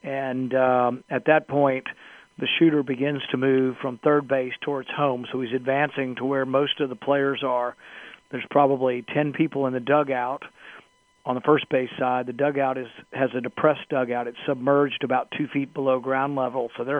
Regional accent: the South, United States; I grew up in the South, so it's not uncommon to hear shotguns outside my neighborhood and people hunting in the bottomland.

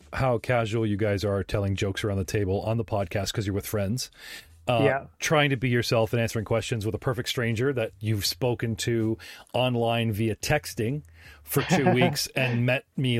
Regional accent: Canada; And I'm sorry, I'm Canadian.

